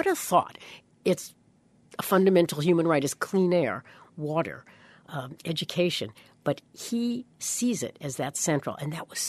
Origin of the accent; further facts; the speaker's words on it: New York, United States; And I'm a New Yorker.